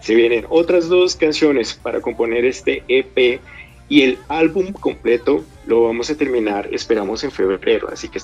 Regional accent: Colombia; Todos nosotros a la final somos colombianos

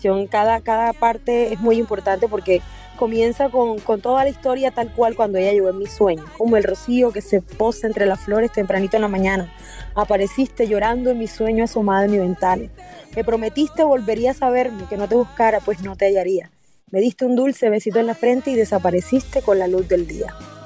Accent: Barranquilla, Atlántico, Colombia; como nosotros aquí, siendo justamente barranquillera

